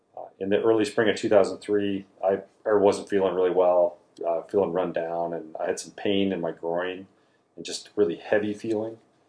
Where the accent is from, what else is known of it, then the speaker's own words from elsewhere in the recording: Spokane, Washington, United States; So I was born and raised here in Spokane, Washington. I went to Trentwood Elementary, East Valley Junior High, and then I went to Gonzaga Prep.